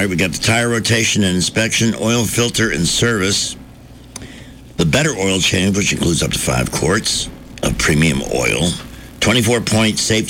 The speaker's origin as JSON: {"language": "English", "town": "Chicago", "region": "Illinois", "country": "United States", "tie": "born or raised there", "said": "I did when I grew up in Chicago. I don't know if you know this, but I grew up there."}